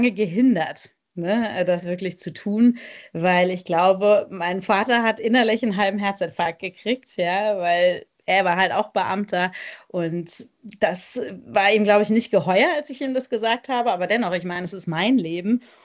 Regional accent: Frankfurt, Hesse, Germany; now in Freiburg, Germany; da, wo ich herkomme, ist halt Frankfurt

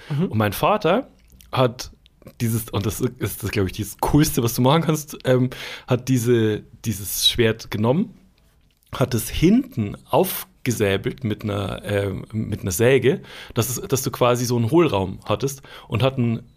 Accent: Bavaria, Germany; Ich kann mich auch erinnern, kannst du dich noch an so, bei uns in Bayern hieß es Erbsenpistolen.

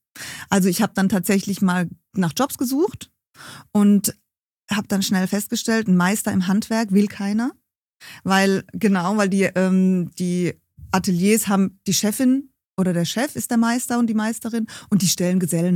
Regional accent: Baden-Württemberg, Germany; ich bin aus einem kleinen Kaff in der Nähe von Heidelberg und musste dann für die Ausbildung nach Karlsruhe ziehen. Da habe ich dann in Ettlingen, das ist auch so ein kleiner Ort neben Karlsruhe, meine Ausbildung gemacht.

